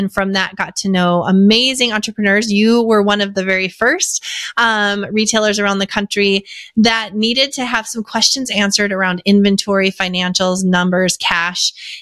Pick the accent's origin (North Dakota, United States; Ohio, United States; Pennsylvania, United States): North Dakota, United States; Fargo; now in Nashville, United States; So I am a third generation entrepreneur, born and raised in Fargo, North Dakota. So kind of a neighbor to Nebraska, you know. I'm down in Nashville now.